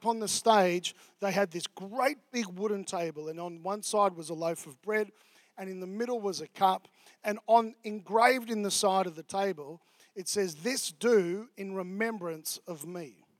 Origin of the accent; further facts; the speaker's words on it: Victoria, Australia; But I grew up here in Australia.